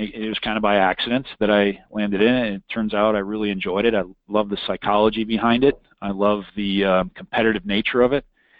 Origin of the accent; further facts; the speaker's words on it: Wisconsin, United States; Well, I grew up in Wisconsin, and I attended Marquette University on a ROTC scholarship with the intention of becoming a Marine Corps officer